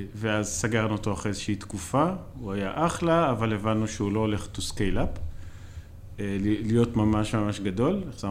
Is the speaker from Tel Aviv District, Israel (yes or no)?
no; Beersheba, Southern District, Israel; אני באר שבעי במקור, בנקאי במקצועי.